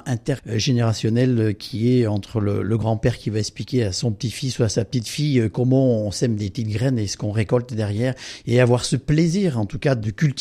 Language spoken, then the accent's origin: French; Saint-Désirat, Auvergne-Rhône-Alpes, France; je suis né à Saint-Désirat, j'adore mon petit village natal et comme je suis fils d'agriculteur